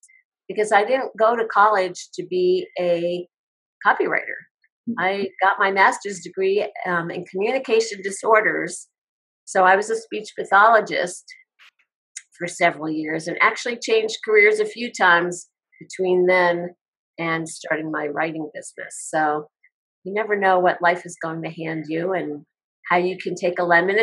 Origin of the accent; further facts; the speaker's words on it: New York, United States; as I mentioned, I live in Colorado and I'm originally from New York.